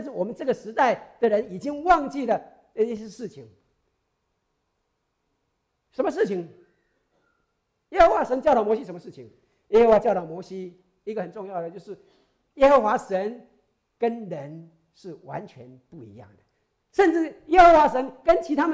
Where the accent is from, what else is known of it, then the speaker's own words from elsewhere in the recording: Taiwan; 你知道我是台湾出来的哈